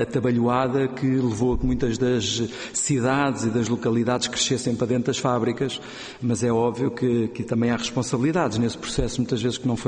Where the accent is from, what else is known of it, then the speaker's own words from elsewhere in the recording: Barreiro, Setúbal, Portugal; Eu sou do Barreiro e, portanto, percebo bem aquilo que dizem